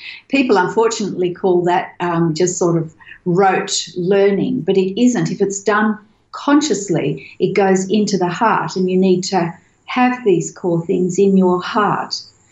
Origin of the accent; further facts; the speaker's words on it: Australia; I'm an Australian